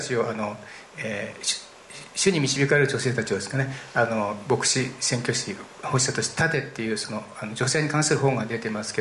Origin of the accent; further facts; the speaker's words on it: Nagano, Japan; 私は長野の出身なんですけど、